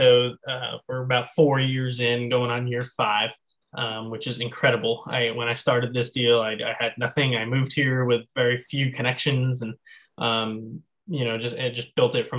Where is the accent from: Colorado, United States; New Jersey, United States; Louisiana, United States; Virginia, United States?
New Jersey, United States; Wantage; born there; I was born in New Jersey, a small town called Wantage. And we would race around New York, Pennsylvania, a little bit in New Jersey.